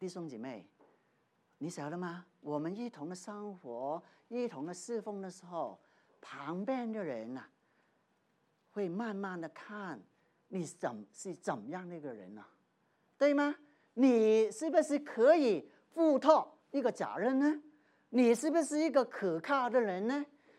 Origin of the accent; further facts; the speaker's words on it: Hong Kong; moved away; 我以前在香港，我从香港过来的